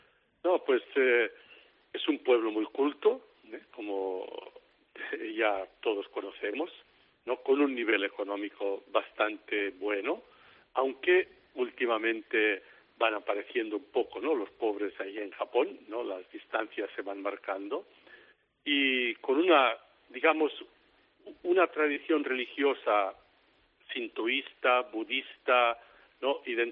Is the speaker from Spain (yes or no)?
yes; Lleida, Catalonia, Spain; also born or lived in Japan; luego me ordené sacerdote en mi parroquia, en mi ciudad natal de Lleida